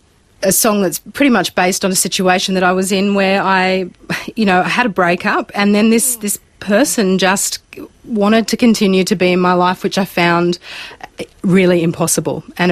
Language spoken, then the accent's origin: English; Sydney, New South Wales, Australia; Yeah, I was. I spent a bit of time overseas